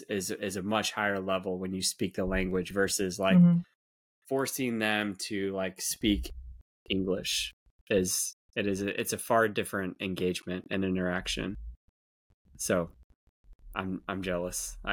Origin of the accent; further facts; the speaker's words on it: California, United States; I could speak it fluently as a child. I grew up in California, so I could speak it fluently.